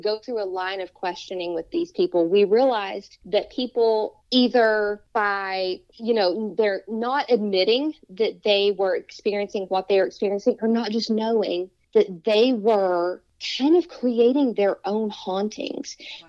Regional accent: West Virginia, United States; you know, I'm from Appalachia, Southern West Virginia.

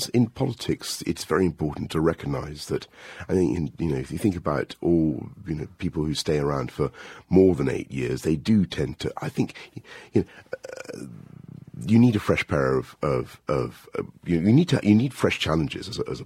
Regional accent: New York, United States; born there; Well, I was born in New York.

